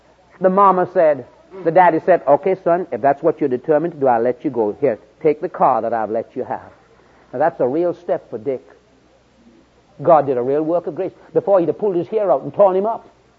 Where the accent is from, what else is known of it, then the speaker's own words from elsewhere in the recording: Brevard County, Florida, United States; Hey, I'm from Brevard County. … I'm a pastor in Titusville.